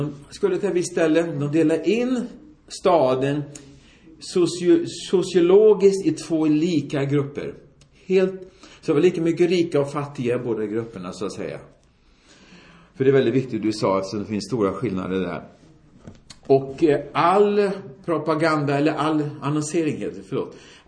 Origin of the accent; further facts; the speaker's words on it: Sweden; Ja, i Sverige fick jag aldrig lära mig. Jag är svensk, sa jag.